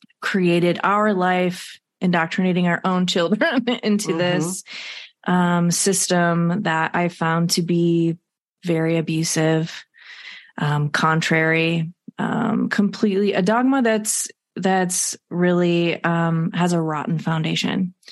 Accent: Muskegon, Michigan, United States; I was. Yeah, I grew up in West Michigan in the Muskegon area.

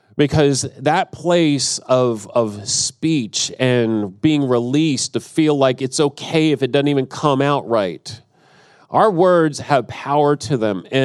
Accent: Thomaston, Georgia, United States; We're just the two of us, but from Thomaston, Georgia, and it's just south of Atlanta.

